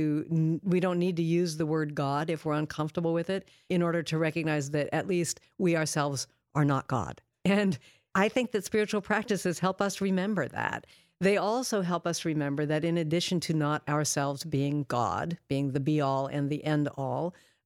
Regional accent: Spokane, Washington, United States; I'm white, and I grew up in Spokane, Washington, which is a pretty white city.

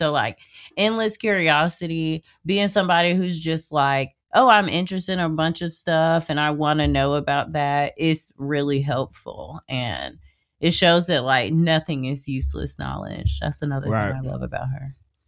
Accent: Jacksonville, Florida, United States; now in New York, United States; And also, I'm from Florida. Sanford is like an hour away from Jacksonville.

